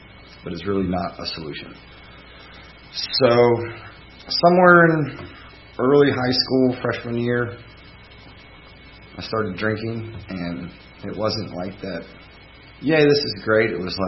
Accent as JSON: {"language": "English", "town": "Atlanta", "region": "Georgia", "country": "United States", "tie": "born or raised there", "said": "I am born and raised in Atlanta, Buckhead community, but I quickly moved down to Little Five Points area."}